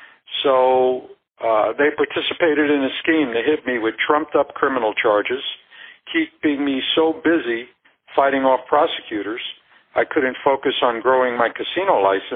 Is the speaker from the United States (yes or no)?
yes; Brooklyn, New York, United States; born there; moved away as an adult; also born or lived in California; Well, I was born in Brooklyn, New York. And at the age of 19, I enlisted in the Marine Corps.